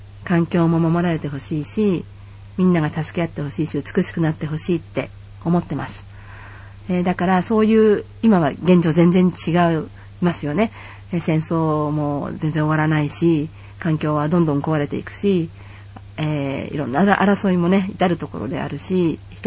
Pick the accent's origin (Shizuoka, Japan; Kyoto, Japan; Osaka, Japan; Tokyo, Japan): Tokyo, Japan; now in Kamogawa, Japan; 私は東京に生まれ育ったけれども、今ここ鴨川でお米と野菜を自給しながら暮らしている。